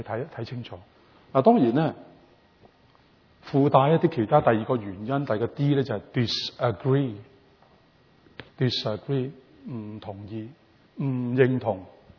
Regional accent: Hong Kong; now in Canada; 我已经记得我前年回去香港的时候

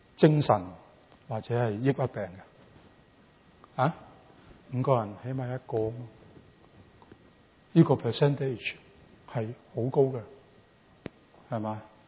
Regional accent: Hong Kong; now in Canada; 我已经记得我前年回去香港的时候

